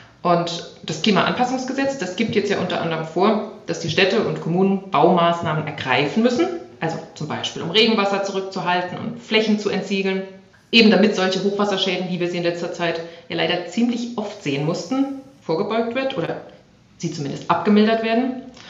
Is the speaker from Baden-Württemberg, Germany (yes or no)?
no; Frankfurt, Hesse, Germany; wenn ich an meine Heimat Frankfurt denke